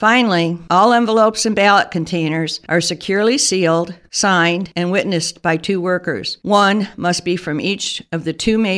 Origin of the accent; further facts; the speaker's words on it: Oscoda, Michigan, United States; from Oscoda, and that's my point of view.